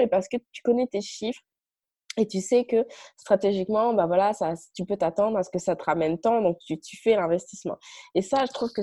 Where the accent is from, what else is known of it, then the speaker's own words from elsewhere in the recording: France; Parce que donc, j'habitais au Canada. Le Canada, ce n'est pas mon pays. Hein, moi, je suis française.